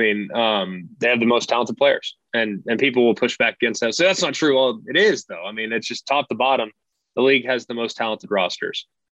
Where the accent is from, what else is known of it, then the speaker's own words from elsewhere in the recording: Southlake, Texas, United States; We grew up in the South Lake Carroll system.